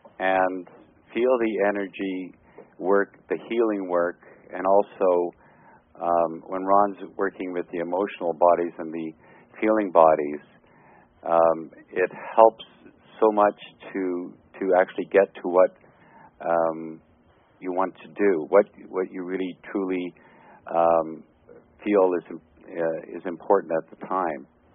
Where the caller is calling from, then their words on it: Toronto, Ontario, Canada; I'm calling from Toronto.